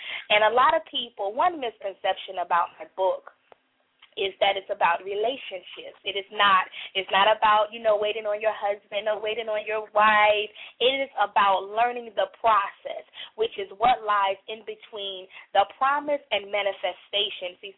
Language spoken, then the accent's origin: English; Greenville, North Carolina, United States; now in Raleigh, United States; I am from Greenville, North Carolina. I currently reside in Raleigh, North Carolina.